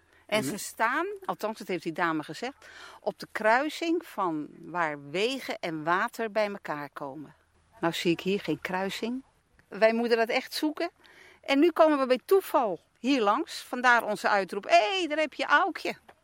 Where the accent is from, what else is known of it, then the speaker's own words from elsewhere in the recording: Amsterdam, North Holland, Netherlands; born there; now in North Brabant, Netherlands; Nee, geboren in Amsterdam en woonachtig in Brabant.